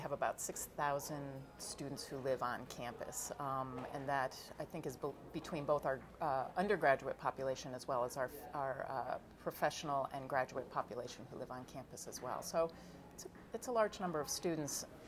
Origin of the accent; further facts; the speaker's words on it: Newington, Connecticut, United States; moved away as an adult; I grew up in Newington, Connecticut, and then left Connecticut to go to college in New Hampshire.